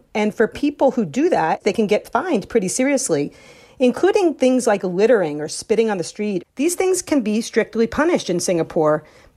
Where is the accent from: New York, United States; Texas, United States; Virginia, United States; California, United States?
New York, United States; In Boston, New York, my hometown originally